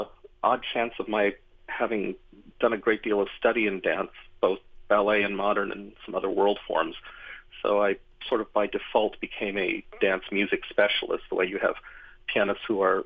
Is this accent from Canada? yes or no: no; Los Angeles, California, United States; where I grew up in Los Angeles